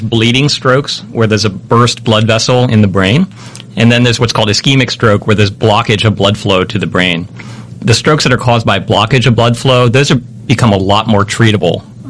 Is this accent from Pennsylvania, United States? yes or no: no; Baltimore, Maryland, United States; moved away as an adult; now in Hawaii, United States; So I'm actually a Baltimorean originally. I grew up in Baltimore, did all my training at University of Maryland and Johns Hopkins. And then I moved to Hawaii in 2009.